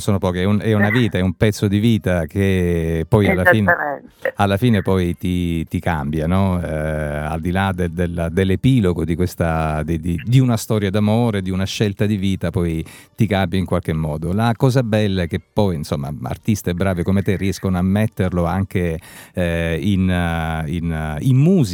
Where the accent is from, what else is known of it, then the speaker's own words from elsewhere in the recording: Apulia, Italy; Io da pugliese non dovrei dirlo, perché in realtà siamo molto fortunati geograficamente